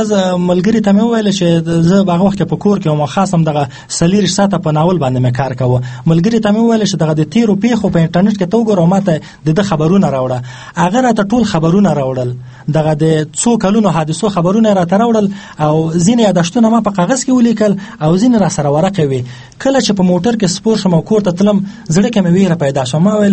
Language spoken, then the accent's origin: Pashto; Kabul, Afghanistan; زه په کابل کې لوی سوم او دا سیمه دغه شاشید او دغه منطقه یما د ماشومتوب دوران هم دلته تیر شوی دی، دا سیمه کې ډېر ښه بلدیم.